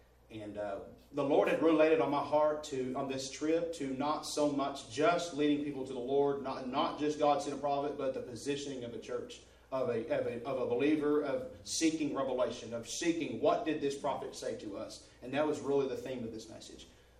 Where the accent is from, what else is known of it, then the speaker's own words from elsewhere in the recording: United States; Because it wasn't just me. You know, maybe I'm just American.